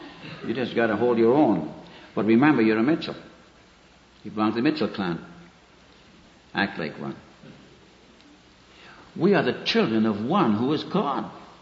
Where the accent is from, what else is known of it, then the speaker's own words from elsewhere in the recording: North East England, United Kingdom; born there; accent: Geordie; I'm what is known as a Geordie. I was born among the Irish coal miners of the northern part of England, right near Newcastle.